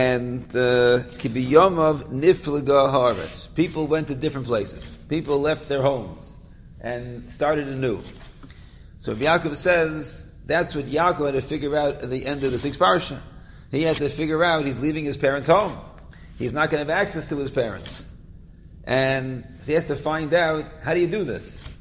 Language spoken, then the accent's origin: English; Toronto, Ontario, Canada; so I grew up in I grew up in Toronto. Toronto was heavily a refugee community. It was a survivor community.